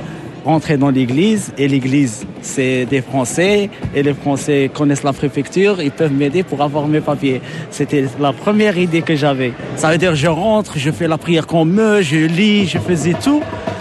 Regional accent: Oran, Oran Province, Algeria; now in France; Parce que moi, j'ai grandi en Algérie.

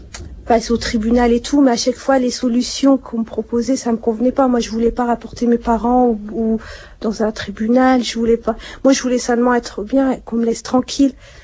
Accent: Morocco; Il sait comment on a grandi au Maroc.

